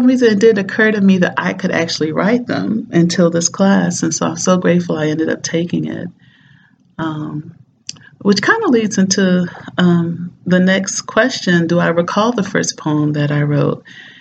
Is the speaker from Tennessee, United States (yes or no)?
yes; Nashville, Tennessee, United States; I grew up in Nashville, Tennessee, and my mother is a very, very avid reader.